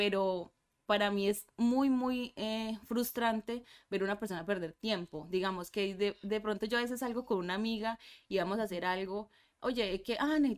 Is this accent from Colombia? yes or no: yes; Medellín, Antioquia, Colombia; Soy de Medellín, Colombia. ¿Qué más te digo? Sí, soy de Medellín.